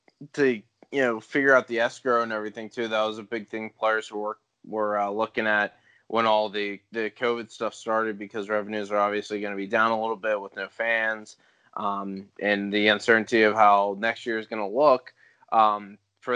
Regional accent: United States; And I mean, as an American, I'm pretty excited about it too

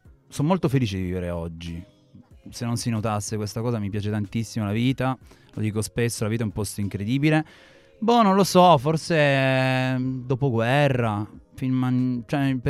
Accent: Turin, Piedmont, Italy; e io sono di Torino.

